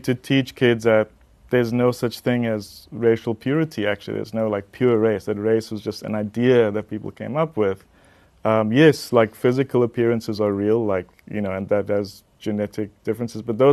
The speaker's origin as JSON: {"language": "English", "country": "South Africa", "said": "okay, you're a Zimbabwean, I'm a South African."}